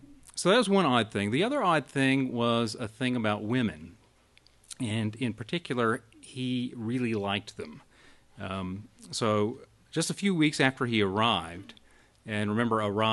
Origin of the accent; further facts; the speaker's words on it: South Carolina, United States; We're from South Carolina, so if that feel free to do that. That would just make me feel, at home.